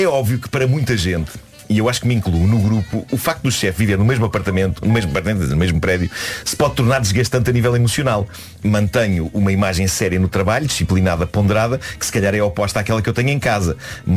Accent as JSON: {"language": "Portuguese", "region": "Lisbon", "country": "Portugal", "tie": "born or raised there", "said": "foi no prédio em que eu cresci em Benfica."}